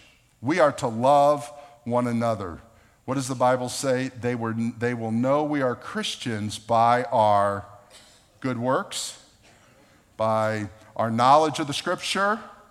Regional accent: Boca Raton, Florida, United States; Mom and Dad and my sister. We grew up in East Boca.

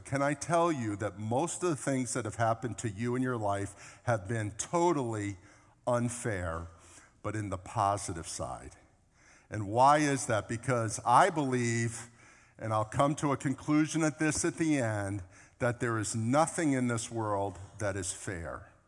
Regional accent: Boca Raton, Florida, United States; It was unfair that I grew up in Boca Raton.

